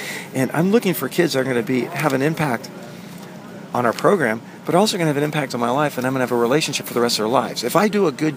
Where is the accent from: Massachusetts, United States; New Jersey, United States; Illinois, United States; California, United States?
California, United States; now in Kalamazoo, United States; So I don't know what it's like in my hometown. Or I was from California originally. What's California like at this time?